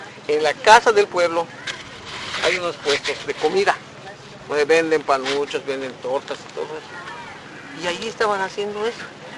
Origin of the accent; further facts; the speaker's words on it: El Cuyo, Yucatán, Mexico; moved away as an adult; now in Quintana Roo, Mexico; yo no soy de aquí. Yo soy de aquí, del Cuyo, Yucatán. A los 19 años, 20 años, vine a vivir aquí, a Quintana Roo. Y aquí me quedé, en esta área de aquí, más allá adelante, que me compré un terreno, hice mi casa.